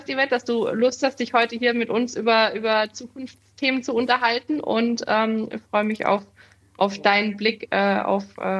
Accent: Mainz, Rhineland-Palatinate, Germany; now in Hamburg, Germany; Ich bin ja auch mittlerweile Nordlicht bei Choice. Ich komme zwar aus Mainz und bin aber mittlerweile in Hamburg beheimatet

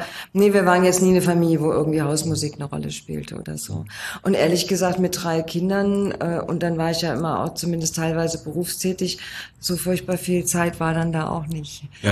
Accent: Bad Hersfeld, Hesse, Germany; Ich bin in Hessen aufgewachsen, in Bad Hersfeld. Mhm. Ich sage mal, im Schatten der Mauer. Wirklich so ein Grenzgebiet war das damals.

